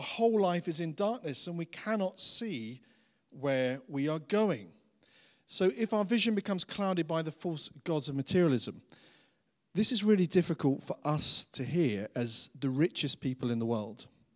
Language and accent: English; United Kingdom; That's just who we are. We're British. That's what we do.